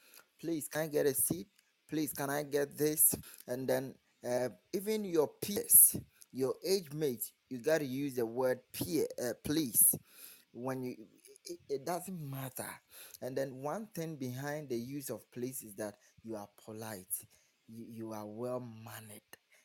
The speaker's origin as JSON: {"language": "English", "country": "Ghana", "said": "I'm from Ghana. Yeah, so let me take it from our culture here."}